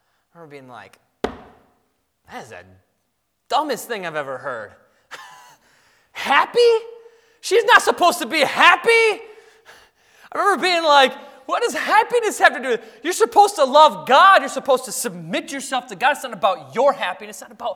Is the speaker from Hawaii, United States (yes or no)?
no; Madison, Wisconsin, United States; Our pastor, it was in Wisconsin. I grew up in Madison.